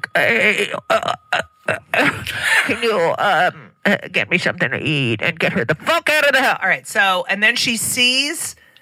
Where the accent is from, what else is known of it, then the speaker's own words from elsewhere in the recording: New Jersey, United States; I'm from New Jersey. Woo!